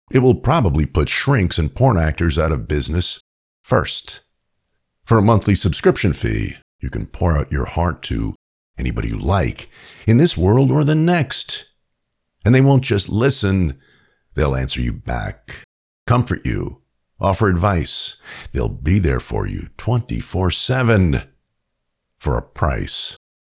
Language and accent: English; New York, United States; As a kid growing up in New York, I knew several kids whose families fled Castro.